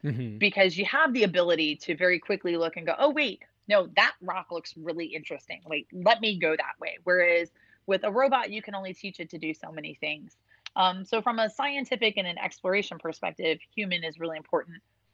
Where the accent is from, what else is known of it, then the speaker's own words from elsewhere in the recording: Chicago, Illinois, United States; Growing up on the South Side area of Chicago also helps with that grit.